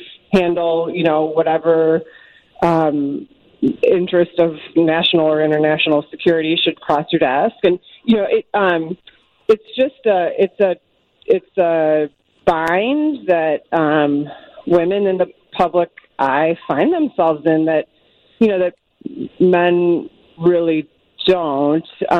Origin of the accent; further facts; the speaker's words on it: Chicago, Illinois, United States; maybe it's partly because I'm a Chicagoan and a working mom